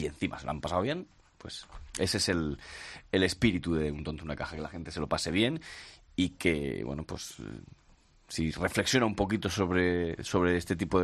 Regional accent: Murcia, Region of Murcia, Spain; en Murcia, en mi tierra

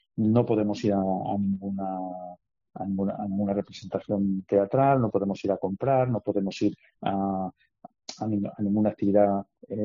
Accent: Sigueruelo, Castile and León, Spain; mi pueblo es Sigueruelo, que forma parte del núcleo de pueblos cuyo ayuntamiento es Santo Tomé del Puerto.

